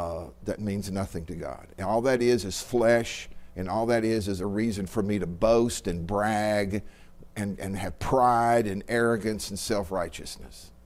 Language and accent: English; Texas, United States; No, any more than I'm from Texas.